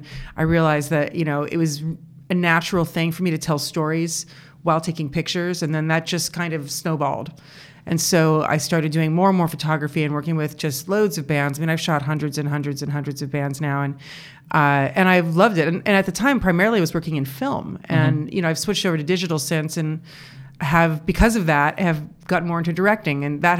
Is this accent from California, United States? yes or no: yes; Los Angeles, California, United States; because growing up in Los Angeles, I was just like, I don't want to be a part of that.